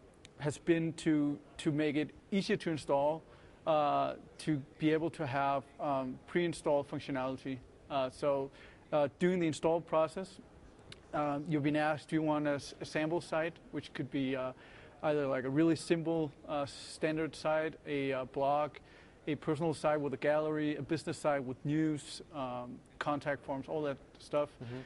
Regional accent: Copenhagen, Capital Region of Denmark, Denmark; I come from Copenhagen, Denmark.

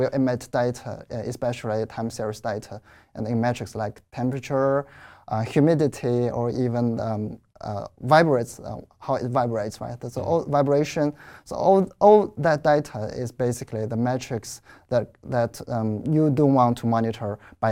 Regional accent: China; English is a second language; from China.

